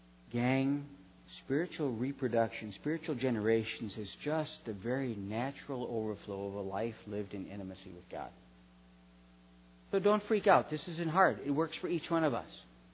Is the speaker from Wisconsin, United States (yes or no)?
yes; Wisconsin, United States; I grew up in Wisconsin.